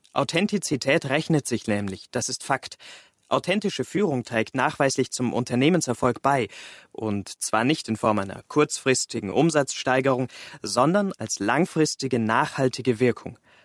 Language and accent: German; Austria; keine gmate Wiesen, wie man bei uns in Österreich sagt.